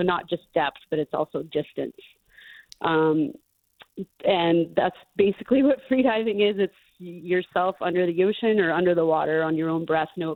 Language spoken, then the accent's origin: English; Maine, United States; also born or lived in Hawaii; I lived in Hawaii for a long time. I'm originally from Maine and I'm back here now.